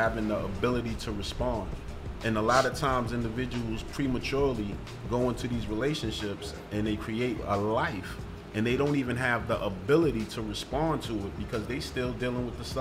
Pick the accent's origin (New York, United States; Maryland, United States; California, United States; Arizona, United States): New York, United States; Queensbridge; also born or lived in South Jamaica, Queens; I'm when I say I'm from Queensbridge, I was born in South Jamaica, Queens, right?